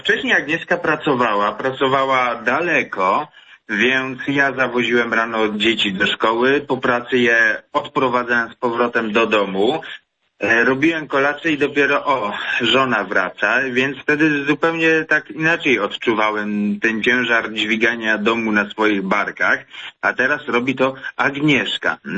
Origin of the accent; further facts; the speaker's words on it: Warsaw, Masovian Voivodeship, Poland; oboje pochodzimy z Warszawy. Wychowaliśmy się na Ursynowie, więc jesteśmy w sumie starsi jak pierwszym pokoleniem Ursynowa.